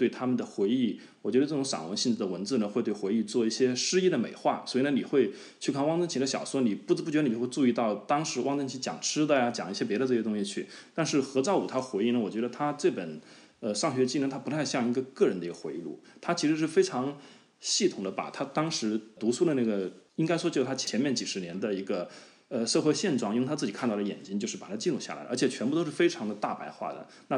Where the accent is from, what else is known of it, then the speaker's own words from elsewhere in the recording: Hubei, China; also born or lived in Tianjin; 我是湖北人，但你们可能不太理解，就是作为一个湖北人从小也会有一点身份认同上的疑惑，就比如说最简单的，我到底是北方人还是南方人，就我从小就没有搞清楚。因为我后来去北方读书嘛，我大学我在天津上大学